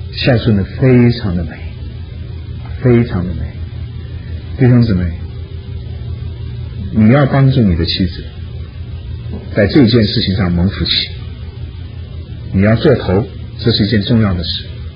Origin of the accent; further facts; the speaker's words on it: China; 爱一定要有话语，很重要，是我们中国人最难学的了，最难学的了。